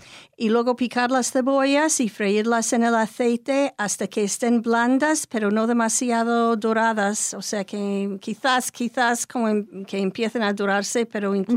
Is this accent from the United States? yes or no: yes; United States; Spanish is a second language; En mi pueblo de Estados Unidos es muy típico